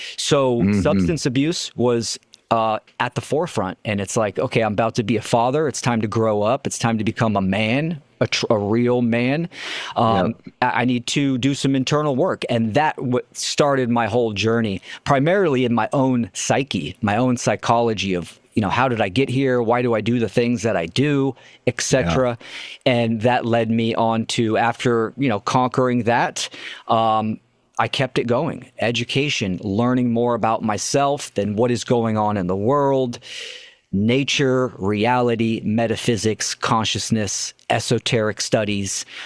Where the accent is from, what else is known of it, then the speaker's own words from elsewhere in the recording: California, United States; I am born and raised in the Bay Area, Northern California.